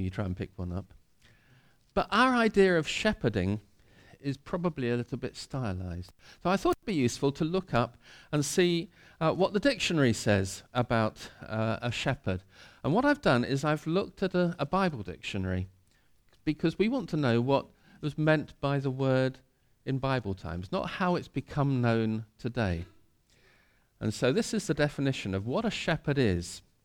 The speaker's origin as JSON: {"language": "English", "region": "London", "country": "United Kingdom", "tie": "born or raised there", "also_born_or_lived": "North Wales", "lives_now": "England", "said": "I was brought up in North London."}